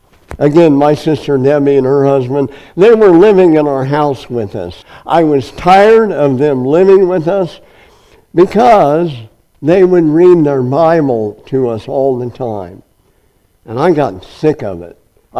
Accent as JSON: {"language": "English", "region": "Nebraska", "country": "United States", "lives_now": "Kansas, United States", "said": "Remember, I was from Nebraska. I didn't want to live in Kansas. I want to live in Nebraska."}